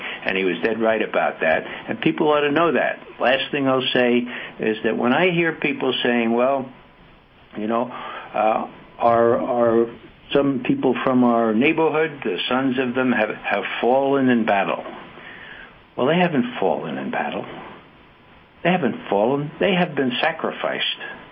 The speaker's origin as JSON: {"language": "English", "town": "New York City", "region": "New York", "country": "United States", "said": "Okay, now I'm from New York City, and I'm talking about locks and bagels."}